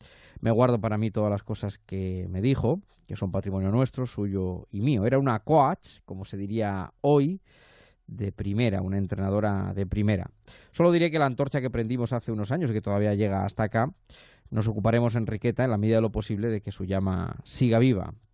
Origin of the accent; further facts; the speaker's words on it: Toledo, Castilla-La Mancha, Spain; los que somos de Toledo resistimos, aguantamos.